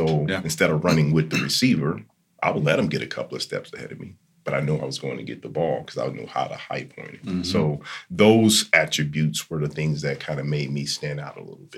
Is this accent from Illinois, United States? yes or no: no; Benton Harbor, Michigan, United States; I came from Benton Harbor. It was kind of one-sided. You know how we look at things at home.